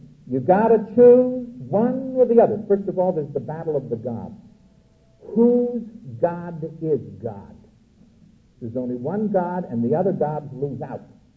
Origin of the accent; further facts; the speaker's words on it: New York, United States; I'm a New Yorker. How can I help it? I have to talk this way.